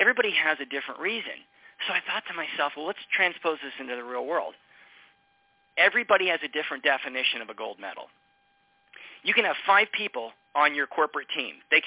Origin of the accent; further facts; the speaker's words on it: Allentown, Pennsylvania, United States; I grew up in Allentown, Pennsylvania, playing ice hockey as a kid.